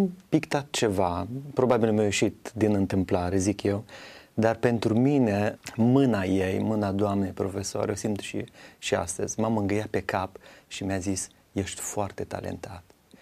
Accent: Bessarabia, Moldova; born there; M-am născut în Basarabia, într-un sat, și de mic copil mi-a plăcut muzica.

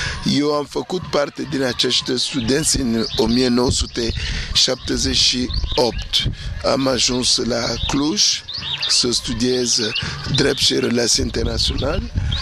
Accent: Bangui, Central African Republic; Romanian is a second language; Eu am venit din Africa Centrală, Bangui, până aici cu zbor de avion 5 ore

